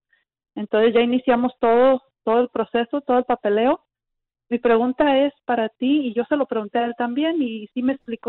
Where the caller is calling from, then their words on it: Anaheim, California, United States; de Anaheim.